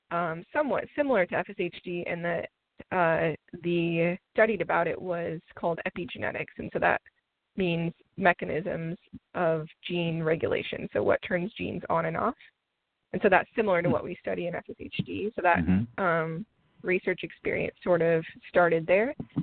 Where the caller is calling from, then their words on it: San Diego, California, United States; And so I'm calling now from San Diego.